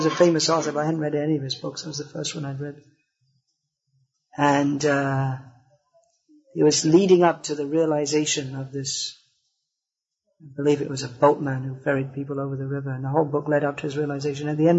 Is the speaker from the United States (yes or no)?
no; England, United Kingdom; No, my mother's from Ireland, my father's from England. I was born and brought up in England.